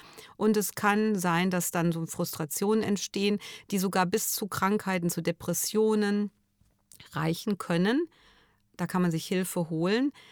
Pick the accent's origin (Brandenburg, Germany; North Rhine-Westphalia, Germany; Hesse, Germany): North Rhine-Westphalia, Germany; also born or lived in Bavaria; now in Cologne, Germany; ich komme aus Nordrhein-Westfalen, also aus Westfalen, jetzt bin ich in Köln, aber wenn ich als ich damals vor 20 oder 30 Jahren sogar als Westfalin nach Bayern gezogen bin